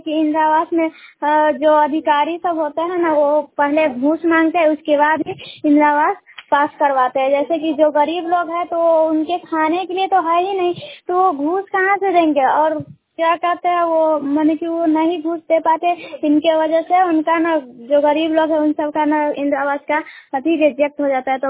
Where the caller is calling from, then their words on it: Sasur, India; सासुर पंचायत के सासुर गांव से बोल रही हूँ।